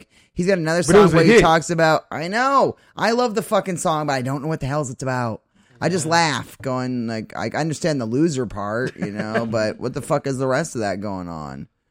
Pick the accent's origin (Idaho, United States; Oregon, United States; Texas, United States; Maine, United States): Maine, United States; And not just because I come from Maine. I don't like all things from Maine.